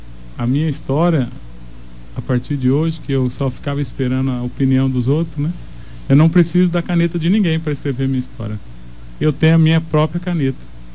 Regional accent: Dourados, Mato Grosso do Sul, Brazil; Sou de Dourados.

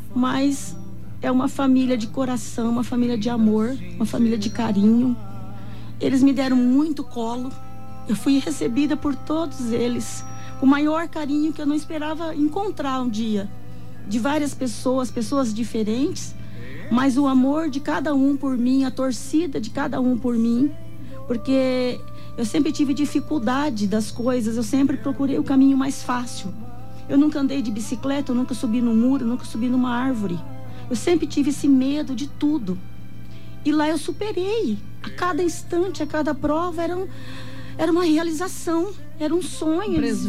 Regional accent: Itaporã, Mato Grosso do Sul, Brazil

